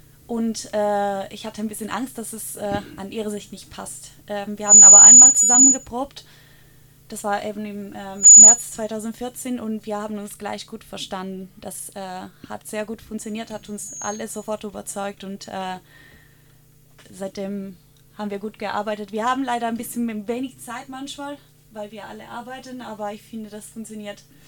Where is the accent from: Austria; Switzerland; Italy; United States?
Italy; German is a second language; Ich komme aus Italien ursprünglich